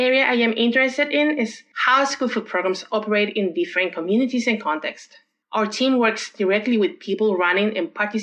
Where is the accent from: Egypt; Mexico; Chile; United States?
Chile; moved away as an adult; now in Canada; I am originally from Chile, where I worked as a public health nutritionist before moving to Canada.